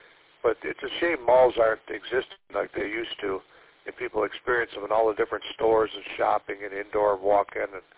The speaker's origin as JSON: {"language": "English", "region": "Michigan", "country": "United States", "tie": "born or raised there", "also_born_or_lived": "Tennessee", "said": "Yeah, I grew up here in Michigan before I moved to Tennessee and then back to Michigan."}